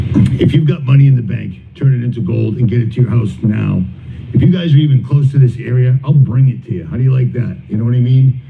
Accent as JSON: {"language": "English", "town": "Boston", "region": "Massachusetts", "country": "United States", "accent": "Boston", "said": "I had one lady give me shit because of my Boston accent."}